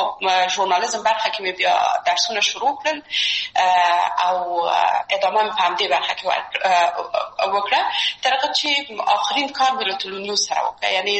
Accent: Kabul, Afghanistan; زه اصلا د میدان وردګ ولایت یم او په کابل کې بیا زیږیدلی یم. په کابل کې زیږیدلی یم، په کابل کې لویه سوم، په کابل کې مې درسونه وویل

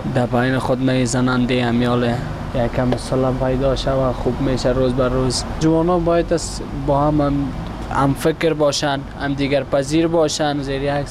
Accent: Afghanistan

